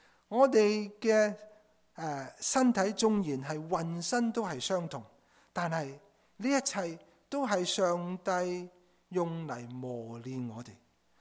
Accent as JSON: {"language": "Chinese", "country": "Hong Kong", "said": "我们香港人所说的"}